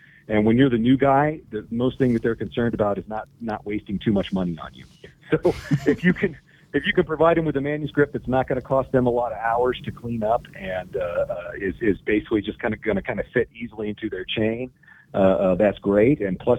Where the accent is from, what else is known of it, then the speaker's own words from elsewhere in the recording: Independence, Missouri, United States; who was also a native of Independence, Missouri, my hometown, showed up to talk.